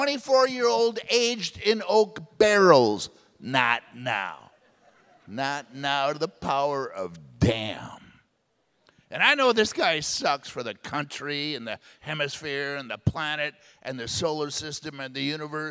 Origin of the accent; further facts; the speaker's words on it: Wisconsin, United States; now in San Francisco, United States; I'm from New Berlin, Muskego, West Allis, Waukesha. I had to get out because comedy's illegal in Waukesha. Moved to San Francisco